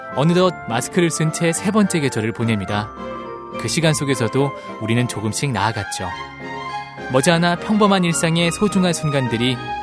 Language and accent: Korean; Seoul, South Korea